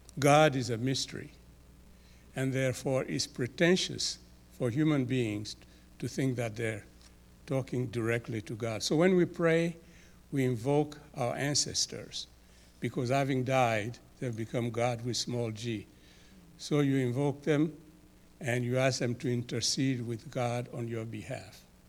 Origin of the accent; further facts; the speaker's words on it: Côte d’Ivoire; I was born and raised in Ivory Coast in the animist tradition of the Dan tribe, which I belong to, in Western Ivory Coast.